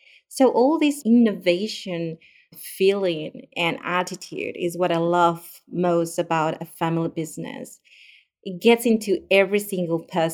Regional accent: Peru; moved away as an adult; now in Australia; Yeah, well, I'm from Peru. My family also is from Peru. And I did almost all my studies back in Peru and my professional experience also there.

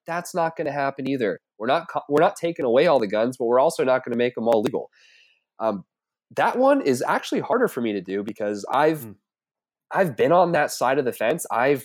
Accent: the South, United States; I'm from the South. I get it. We're rednecks.

